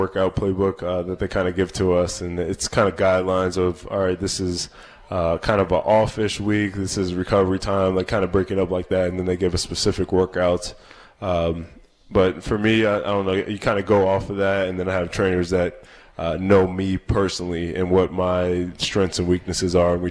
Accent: Virginia, United States; I was actually a Cowboys fan. I grew up outside of Virginia. A lot of people were Redskins fans

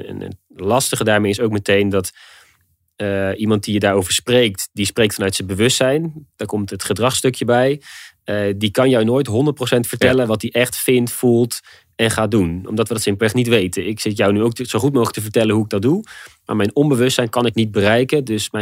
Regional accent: Rijnsburg, South Holland, Netherlands; Ik kom uit Rijnsburg, dat ligt vlakbij Leiden. Daar zitten allemaal bloemenbedrijven.

